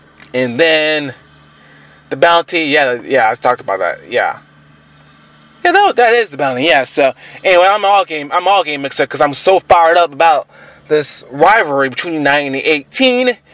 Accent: the South, United States; So I'm from the South, so I'm used to it.

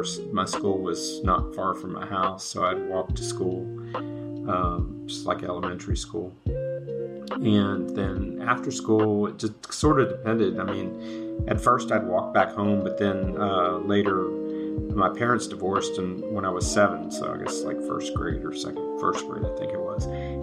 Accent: Houston, Texas, United States; I grew up in Houston in sort of the Garden Oaks area. It was, sort of typical 70s suburb area, latchkey kid sort of thing.

